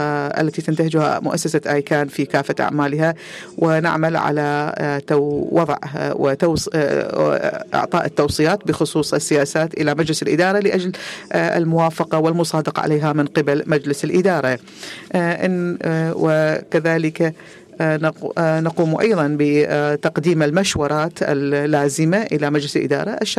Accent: Egypt

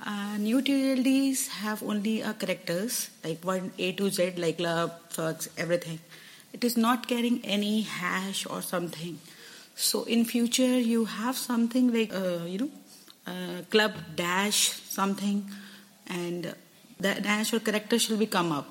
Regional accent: India; from India.

